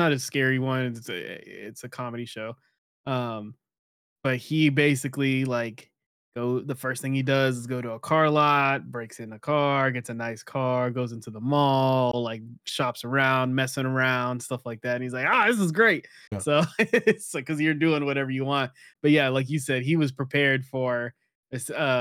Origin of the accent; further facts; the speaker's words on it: Massachusetts, United States; born there; I was born in Massachusetts.